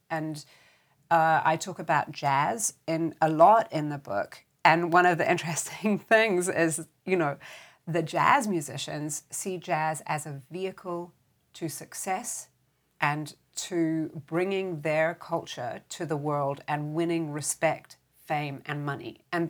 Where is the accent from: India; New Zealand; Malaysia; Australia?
New Zealand; also born or lived in United Kingdom / United States / France / Netherlands; I am originally from New Zealand, but I've lived in New Zealand, in the UK, in America, and in France, as well as the Netherlands.